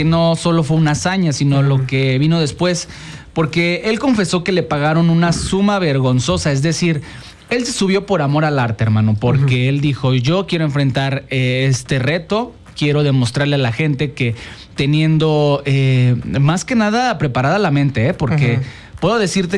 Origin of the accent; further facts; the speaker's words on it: Mexico; creo que pues hay que vernos como lo que somos, mexicanos